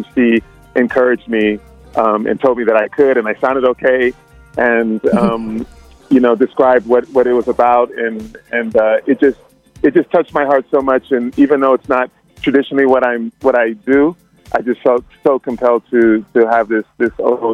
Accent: California, United States; I'm a Lakers fan at heart, but I'm from California.

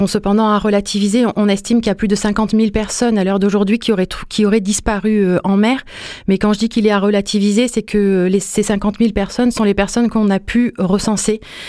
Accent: France; nous, en tant que Français

